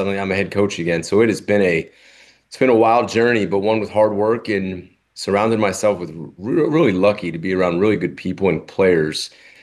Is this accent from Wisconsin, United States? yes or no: no; New Jersey, United States; because I am from New Jersey, exit 172 off the parkway, ladies, in case you were wondering.